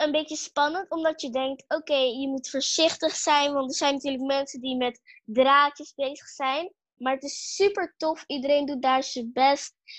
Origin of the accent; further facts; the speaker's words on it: Netherlands; Ik denk het wel, maar ik kom natuurlijk wel uit Nederland.